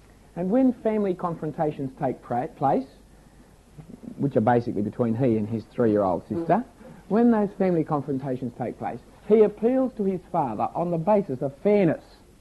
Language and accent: English; Australia; and I suppose as an Australian, one of the very few Nobel Prize winners we've ever had.